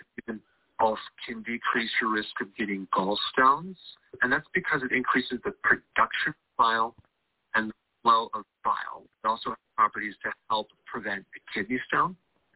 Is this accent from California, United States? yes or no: no; Miami, Florida, United States; also born or lived in Tallahassee; I grew up in Miami, so raised in Miami. And then I want to say 97-ish, we moved over to Tallahassee. So a big city, a little smaller city.